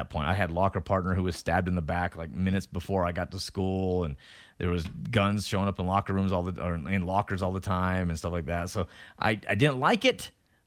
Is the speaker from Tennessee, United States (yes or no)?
yes; Tennessee, United States; I remember we had metal detectors that got introduced to my high school in growing up in Tennessee.